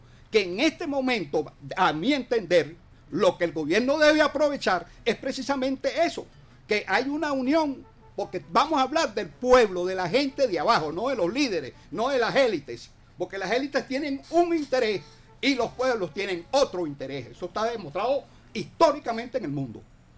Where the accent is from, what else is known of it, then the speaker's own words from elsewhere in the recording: Venezuela; somos los venezolanos los que de alguna manera vamos a defender los intereses de este país.